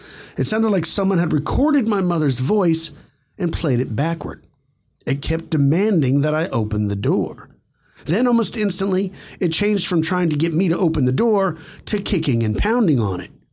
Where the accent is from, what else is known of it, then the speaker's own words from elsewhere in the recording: Denver, Colorado, United States; I'm from Denver, Colorado.